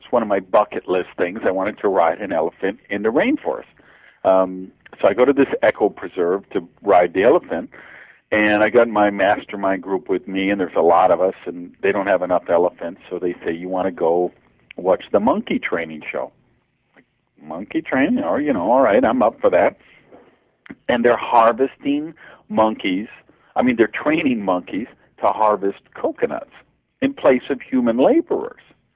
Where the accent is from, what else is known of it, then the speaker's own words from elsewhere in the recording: Madison, Wisconsin, United States; I grew up in Madison, Wisconsin, and that's what security is.